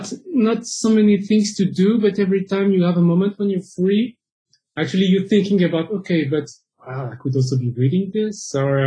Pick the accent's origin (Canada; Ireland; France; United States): France; my parents come from Madagascar. Myself, I was born and raised in France, but my parents come from Madagascar.